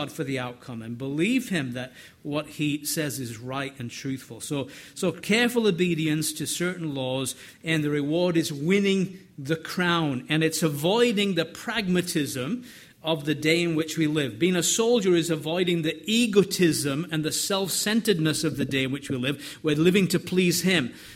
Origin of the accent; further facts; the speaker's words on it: United Kingdom; I'm English, she's Irish, I'm a city boy